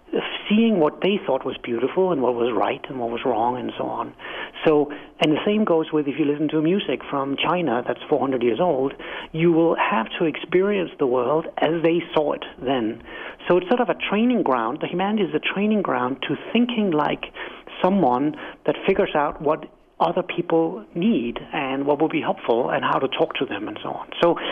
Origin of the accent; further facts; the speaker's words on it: Denmark; English is a second language; moved away as an adult; now in United States; as you can hear on my quaint accent, I'm not from America. I'm from Denmark, and when I arrived here a decade ago